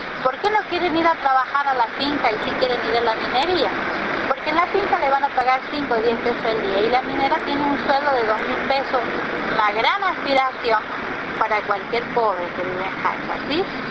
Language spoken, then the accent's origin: Spanish; Chachal, San Juan, Argentina; soy de Chachal, de la provincia de San Juan